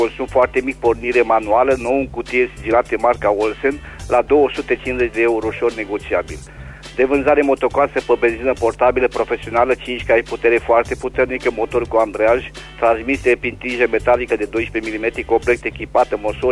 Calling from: Reșița, Caraș-Severin, Romania; din Reșița

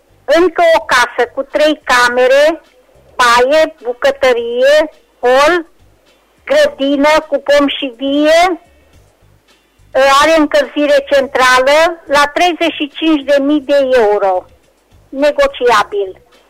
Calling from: Reșița, Caraș-Severin, Romania; din Reșița și am câteva anunțuri de făcut.

